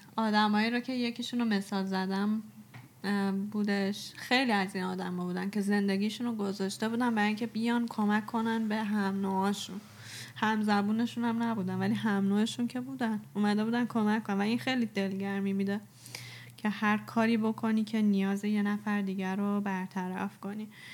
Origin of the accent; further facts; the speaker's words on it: Iran; براش گفتم که چون ما ایرانیم اینجوری میشه